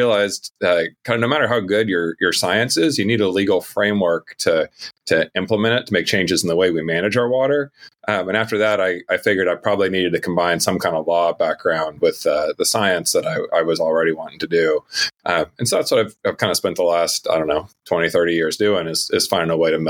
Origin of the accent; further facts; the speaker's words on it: Lawrence, Kansas, United States; I grew up in Lawrence, Kansas, and spent just a ridiculous amount of my childhood outside playing in streams, playing in the woods